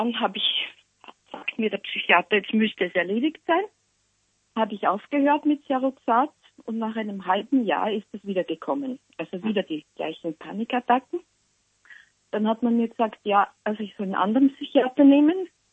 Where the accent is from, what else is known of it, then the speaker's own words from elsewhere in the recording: Linz, Upper Austria, Austria; Ich bin aus Linz.